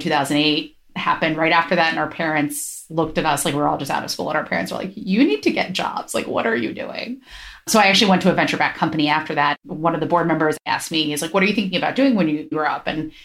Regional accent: Ohio, United States; now in Bay Area, United States; My background's like super similar to Renata's. I grew up in Ohio. I was a chemist.

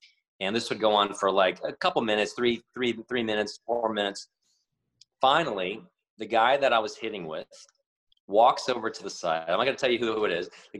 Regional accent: United States; I still view, obviously I'm American, obviously I'm Asian American, but my view of the United States is always going to be in a very positive light

